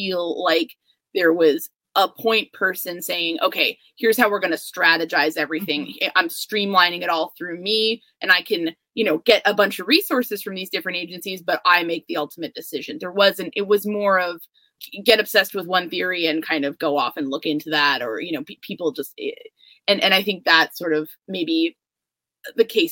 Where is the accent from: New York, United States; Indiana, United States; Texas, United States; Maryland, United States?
New York, United States; to me, I'm a New Yorker.